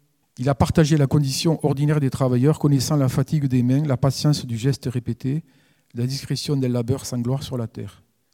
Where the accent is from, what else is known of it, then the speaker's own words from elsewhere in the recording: France; Souvent, en tant que Français, on aime bien râler